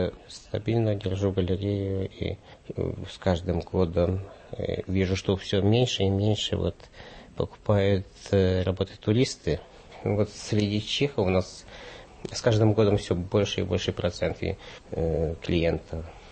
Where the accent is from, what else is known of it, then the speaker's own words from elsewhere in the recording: Ukraine; Я сказал, что с Украины.